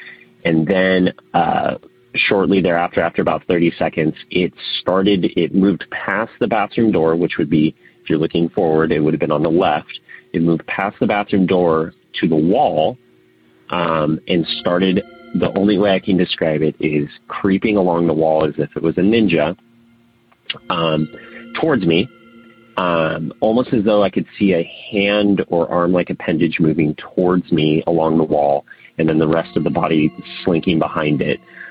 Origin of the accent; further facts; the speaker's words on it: San Diego, California, United States; Hey, Tony. … I love your show. So I am actually originally from San Diego.